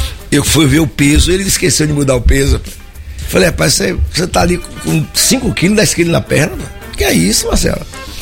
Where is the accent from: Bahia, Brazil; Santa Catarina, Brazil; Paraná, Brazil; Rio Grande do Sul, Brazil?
Bahia, Brazil; Aiquara; born there; Eu nasci em Aiquara, todo mundo sabe, no interior. Um lugarzinho pequeno, rapaz.